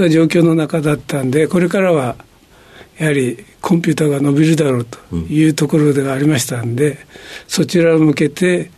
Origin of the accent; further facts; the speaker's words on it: Nagasaki, Japan; 長崎県の五島列島といった島国でございます。